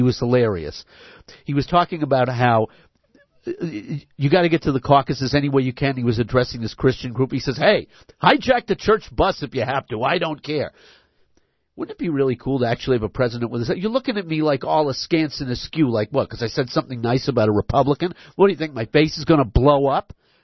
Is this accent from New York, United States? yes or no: no; California, United States; or in my home state of California.